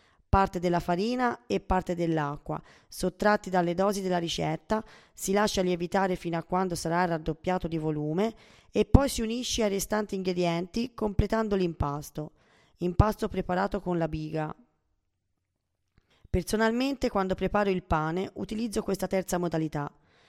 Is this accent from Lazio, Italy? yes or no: no; Genoa, Liguria, Italy; Io, da buona genovese, voglio darvi la ricetta della famosa fugassa